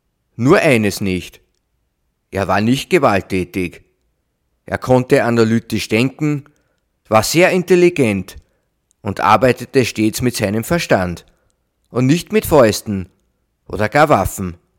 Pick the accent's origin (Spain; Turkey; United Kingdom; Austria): Austria; Linz, Upper Austria; denn er spielt in meiner Heimatstadt, in Linz.